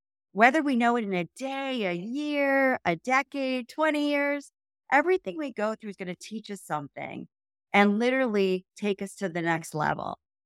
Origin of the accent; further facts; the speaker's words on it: Ohio, United States; I never wanted to leave my hometown. I grew up in a town of 2,500 people in a small town outside of Cleveland, Ohio, called Sugar Falls.